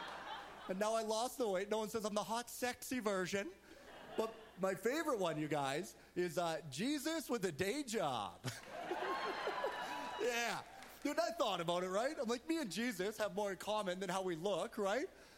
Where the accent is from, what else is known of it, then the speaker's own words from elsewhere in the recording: Prince George, British Columbia, Canada; So, you guys, I grew up here in Prince George. It's very beautiful.